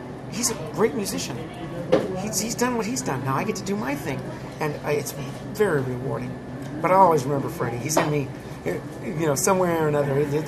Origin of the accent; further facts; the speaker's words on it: United States; I tell them I'm from the United States, and they immediately tell me that Donald Trump is insane.